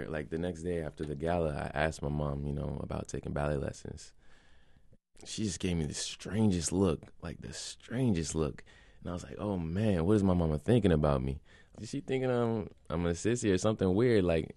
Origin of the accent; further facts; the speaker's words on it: South Carolina, United States; Yeah. I mean, growing up in South Carolina, I heard two things about ballet.